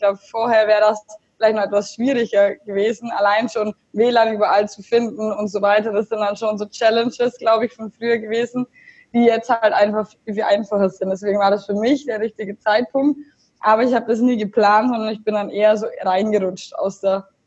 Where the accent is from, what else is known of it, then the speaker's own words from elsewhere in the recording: Augsburg, Bavaria, Germany; ich komme aus Augsburg, ich will mal was anderes sehen.